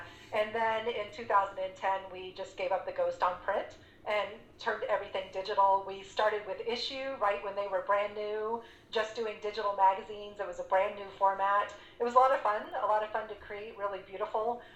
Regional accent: San Antonio, Texas, United States; I know. I grew up in San Antonio, Texas, studied languages, married a Canadian.

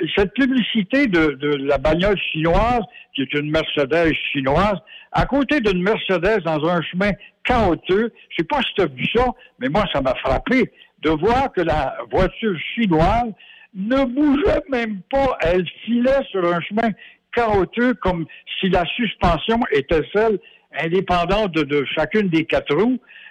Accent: Quebec, Canada; en tant que Québécois

